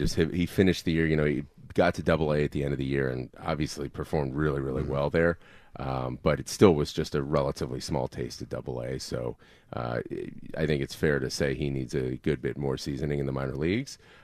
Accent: Philadelphia, Pennsylvania, United States; just remember I come from Philly.

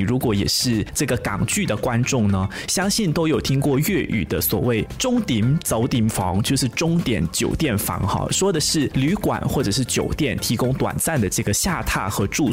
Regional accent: Malaysia; 也是我们马来西亚人

